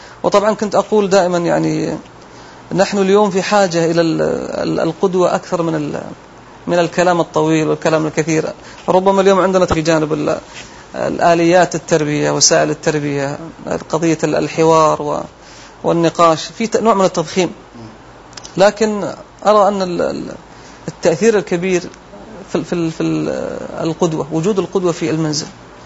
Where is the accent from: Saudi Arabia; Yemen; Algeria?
Saudi Arabia; Dammam, Eastern Province; also born or lived in Al-Ahsa; فدرست طبعا المراحل الثلاث في مدينة الدمام، الابتدائية والمتوسط والثانوي، ثم انتقلت إلى مدينة الأحساء ودرست فيها المرحلة الجامعية، وتخرجت في عام 1410 تخصص أصول دين